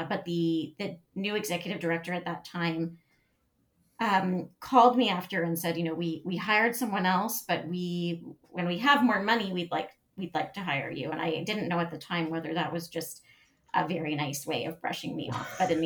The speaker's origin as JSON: {"language": "English", "town": "Toronto", "region": "Ontario", "country": "Canada", "said": "So I am from Toronto."}